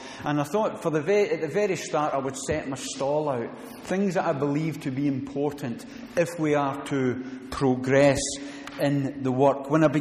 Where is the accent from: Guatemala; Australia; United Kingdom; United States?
United Kingdom; Scotland; And I speak as a Scotsman.